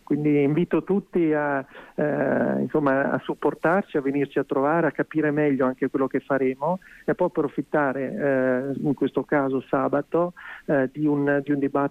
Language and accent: Italian; Milan, Lombardy, Italy; Sì, guarda, da milanese ti dico